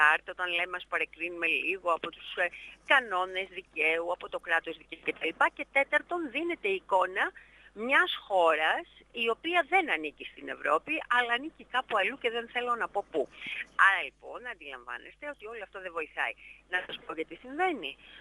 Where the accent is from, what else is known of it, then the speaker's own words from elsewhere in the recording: Northern Greece, Greece; και είμαι βορειοελλαδίτισσα